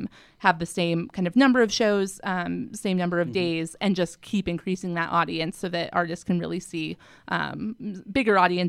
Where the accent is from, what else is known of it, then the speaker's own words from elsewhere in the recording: Colorado, United States; moved away as an adult; now in Salt Lake City, United States; Yeah, so I am from Colorado originally. I moved out to Salt Lake in 2011 to attend Westminster.